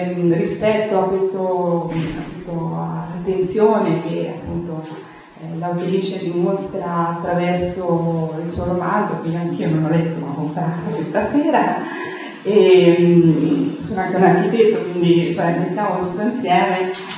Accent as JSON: {"language": "Italian", "region": "Tuscany", "country": "Italy", "said": "Io vengo dall'Aretino, da Valle della Memoria, l'abbiamo definita, dove si trova Piave Santo Stefano e Arandiari"}